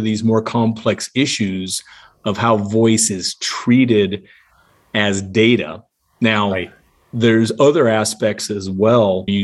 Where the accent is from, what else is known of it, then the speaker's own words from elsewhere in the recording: Seattle, Washington, United States; I grew up in Seattle. It's a pop in Seattle.